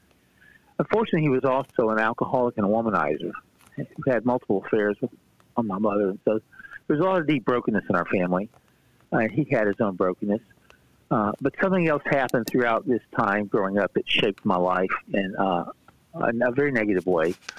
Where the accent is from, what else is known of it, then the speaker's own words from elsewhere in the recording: Tennessee, United States; as I said, I was born and raised in the South in Tennessee